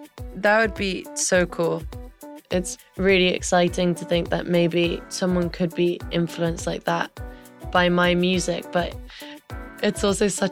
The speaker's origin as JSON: {"language": "English", "country": "United Kingdom", "accent": "British", "said": "because I wanted to get my British accent out a bit more because a lot of the time when I sing, I guess people can't tell that I'm British."}